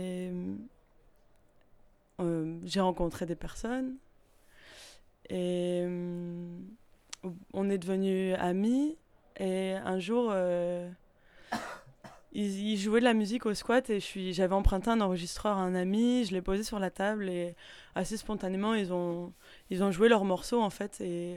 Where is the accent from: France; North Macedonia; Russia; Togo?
France; Calais, Hauts-de-France; je viens de Calais, où je suis née, j'ai grandi